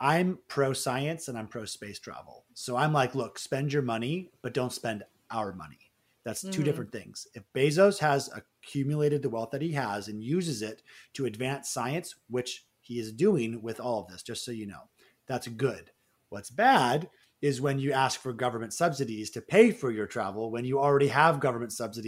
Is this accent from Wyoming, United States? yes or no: no; Seattle, Washington, United States; One is, I'm from Seattle.